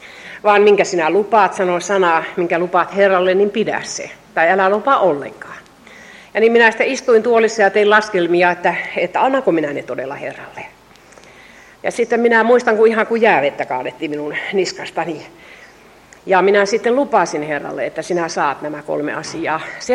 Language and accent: Finnish; Jyväskylä, Central Finland, Finland; olen kotoisin Keski-Suomesta, mikä myöskin varmaan kuuluu aksentista, sieltä Savon liepeistä, sieltä naapurimaakunnasta. Ja olen syntyisin Jyväskylässä, siellä kouluni käynyt ja sitten avioitunut ja lähtenyt miehen matkassa muolimaa kiertelemään.